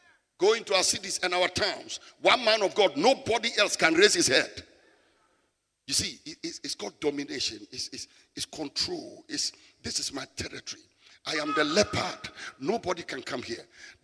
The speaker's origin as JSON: {"language": "English", "region": "Northern Region", "country": "Ghana", "tie": "born or raised there", "said": "I was born a Pepe man from the northern part of Ghana. I was raised in Sabonsogo. I was born in the army barracks."}